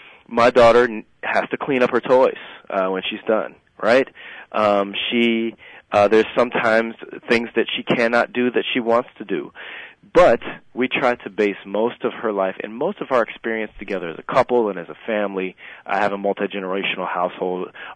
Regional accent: Virginia, United States; also born or lived in Massachusetts; Yeah, I grew up in Virginia most of my life after I moved from Massachusetts, and it was back and forth to D.C. a lot too.

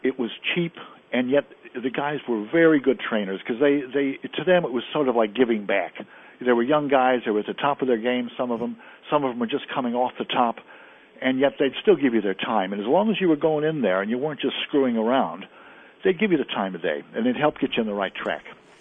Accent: Chicago, Illinois, United States; when I was a young kid, the neighborhood I grew up in Chicago

